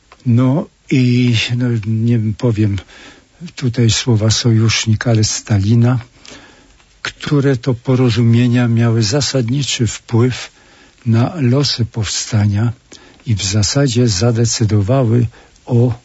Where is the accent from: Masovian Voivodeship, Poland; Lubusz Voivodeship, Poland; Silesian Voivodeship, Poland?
Masovian Voivodeship, Poland; Warsaw; co czuliśmy my, warszawiacy, w przeddzień, w lipcu 1944 roku